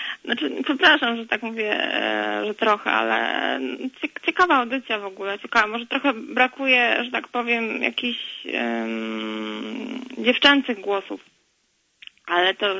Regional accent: Warsaw, Masovian Voivodeship, Poland; born there; Ja dzwonię ze stolicy. Tak się przypadkowo tutaj znalazłam, bo ja w ogóle pochodzę z Zabugu. Ja się urodziłam w Warszawie

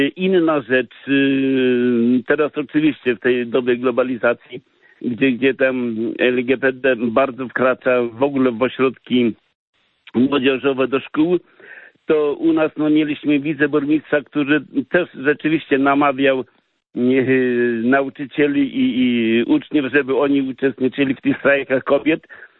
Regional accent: Kościerzyna, Pomeranian Voivodeship, Poland; I ja jestem dumny z tego, że jestem kościelakiem Kaszubą z Kiewiej Kości

